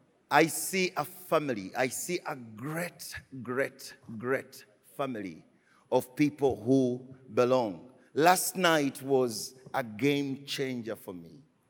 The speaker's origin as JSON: {"language": "English", "country": "Uganda", "said": "I come from Uganda, and our capital city is called Kampala. So I happen to live in two places. In the city, we have an apartment, and then we have a home in the country."}